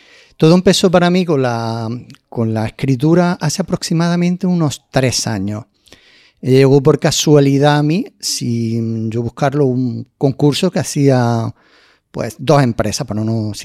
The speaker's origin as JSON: {"language": "Spanish", "town": "Córdoba", "region": "Andalusia", "country": "Spain", "tie": "born or raised there", "lives_now": "Calahonda, Spain", "said": "Soy natural de Córdoba, aunque vivo en Calahonda."}